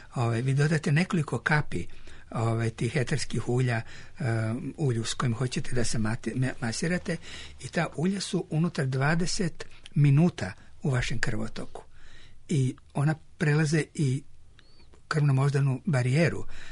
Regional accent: Serbia; mi iz Srbije smo plaćali negde oko 700 dolara.

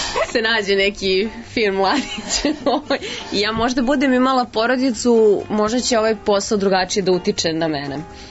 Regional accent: Serbia; Pa stand-up komedija je kod nas u Srbiji generalno novi žanr.

